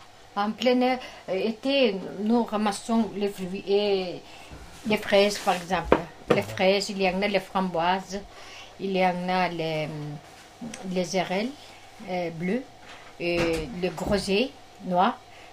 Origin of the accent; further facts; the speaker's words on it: Sakha Republic, Russia; French is a second language; La viande de poulain, japonais, chaque année, achète chez nous, en Yakoutie.